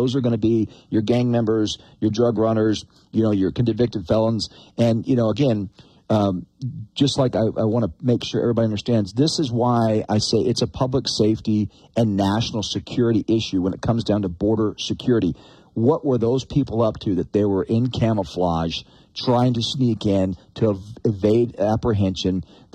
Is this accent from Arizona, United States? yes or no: yes; Arizona, United States; specifically in the state of Arizona, which ends up being the number one corridor, it's my home state, so I'm pretty in tune to the most recent stats from last year.